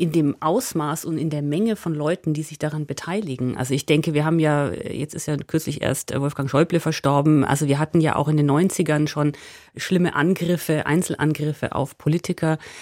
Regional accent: Nuremberg, Bavaria, Germany; now in Switzerland; Ich komme ja aus der Schweiz, haben Sie gesagt, beziehungsweise ich komme eigentlich aus Nürnberg, aber ich lebe jetzt schon lange in der Schweiz

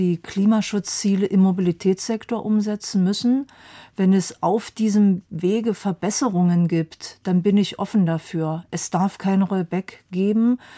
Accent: Dessau, Saxony-Anhalt, Germany; born there; Wissen Sie, ich lebe ja immer noch in Dessau, wo ich geboren bin

